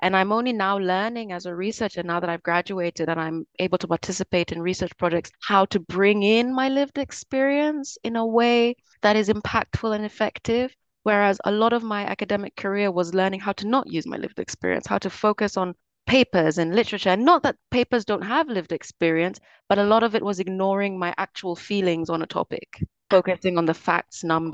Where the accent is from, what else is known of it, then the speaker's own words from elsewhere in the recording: Kenya; I think also being from Africa, growing up in Kenya